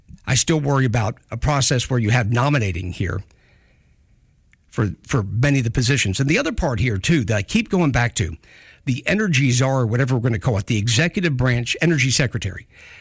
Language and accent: English; United States; I'm American. We come from Ireland, but I'm American.